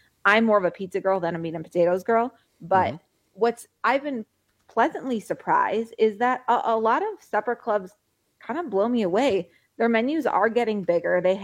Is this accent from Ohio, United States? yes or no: no; Chicago, Illinois, United States; I grew up in the Chicago area. And even though that's only 2 hours from Madison, the supper club culture is entirely different.